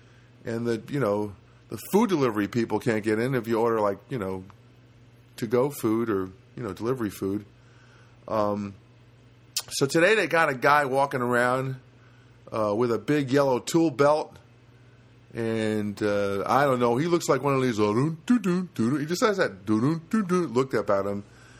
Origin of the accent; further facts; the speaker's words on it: East Coast, United States; moved away; I never had allergies growing up in the East Coast. And I come out here, and I got me some allergies. And I've been here a long time